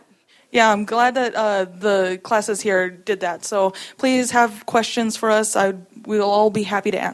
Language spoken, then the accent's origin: English; Dickinson, North Dakota, United States; I am originally from Dickinson, North Dakota, and I have lived in North Dakota for the past 18 years of my life.